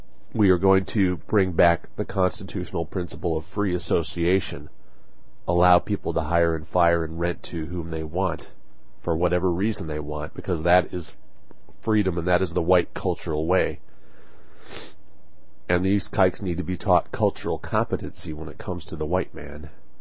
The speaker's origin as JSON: {"language": "English", "country": "United States", "said": "I use American as an example because I'm an American, but, and I know our history better"}